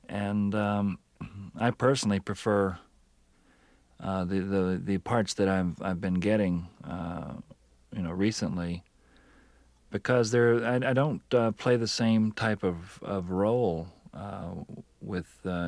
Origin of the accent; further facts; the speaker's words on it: Houston, Texas, United States; accent: Texas; now in California, United States; I'm originally from Houston, and when I first came out to California, I had a really thick Texas accent, and that immediately categorized me as a country-flavored actor.